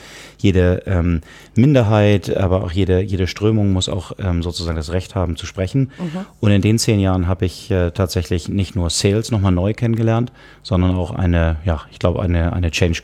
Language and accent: German; Hamburg, Germany; Dieses Mal nicht in Hamburg, in meiner Heimat, sondern in Frankfurt.